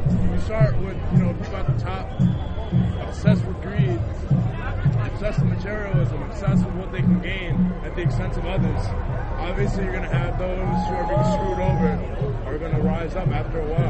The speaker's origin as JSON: {"language": "English", "town": "Westchester", "region": "New York", "country": "United States", "said": "I'm from Westchester, New York."}